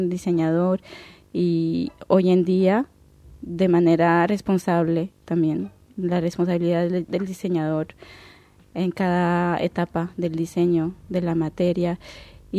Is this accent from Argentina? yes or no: no; France; Spanish is a second language; Era un país de todo lejano siendo francesa, porque los franceses, no sé, bueno, no quiero hacer generalidad, pero para mí Quebec era algo que no conocía muy bien